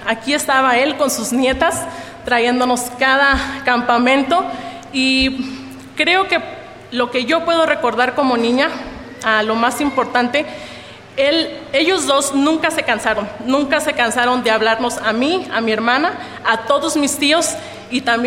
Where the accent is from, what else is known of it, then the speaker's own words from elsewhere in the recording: Pátzcuaro, Michoacán, Mexico; somos de Pátzcuaro y mis abuelos llegaron ahí a vivir hace muchos años. Mis papás ahí se casaron, mis tíos también, pero después mis abuelos se mudaron a Morelia